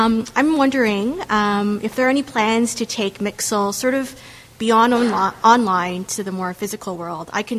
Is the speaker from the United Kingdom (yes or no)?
no; Canada; I'm from Canada.